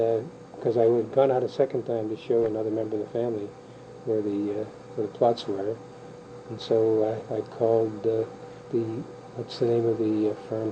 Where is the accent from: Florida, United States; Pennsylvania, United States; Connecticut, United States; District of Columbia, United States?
Pennsylvania, United States; Butler; born there; I was born in Butler, Pennsylvania, 1927